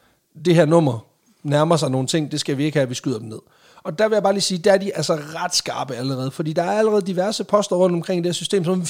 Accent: Sønderborg, Region of Southern Denmark, Denmark; Hov, jeg er fra Sønderborg.

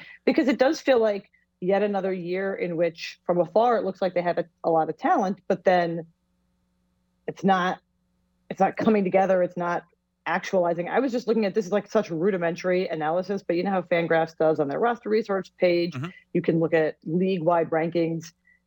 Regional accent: Philadelphia, Pennsylvania, United States; It also just feels like I'm from Philly, so I should actually be thrilled about this season

